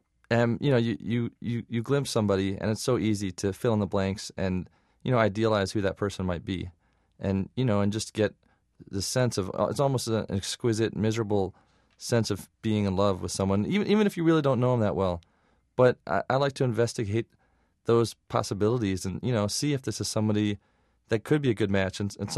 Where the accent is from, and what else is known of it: Michigan, United States; born or raised there